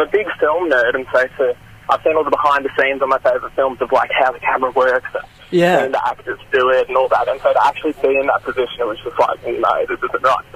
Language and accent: English; Rockhampton, Queensland, Australia; And I grew up in Rockhampton, not on the Gold Coast, for most of my life.